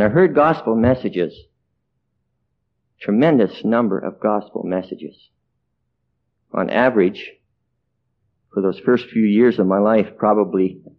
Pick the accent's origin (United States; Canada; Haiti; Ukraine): Canada; Alberta; born there; I was born in Western Canada, in a little town northwest of Edmonton, Alberta. I was born of Christian parents